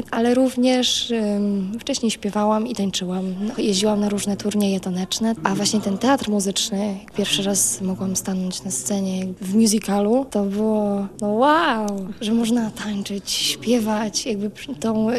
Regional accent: Stanowice, Lower Silesian Voivodeship, Poland; Pochodzę z okolic Wrocławia, 20 km od Wrocławia, z takiej malutkiej wsi, Stanowice.

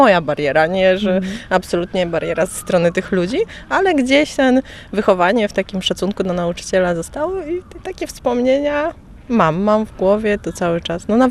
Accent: Gdynia, Pomeranian Voivodeship, Poland; ja się urodziłam w Gdyni, w szpitalu w Rydłowie nawet, więc jestem gdynianką od urodzenia i mieszkanką Gdyni byłam też przez lat 30 parę nawet chyba.

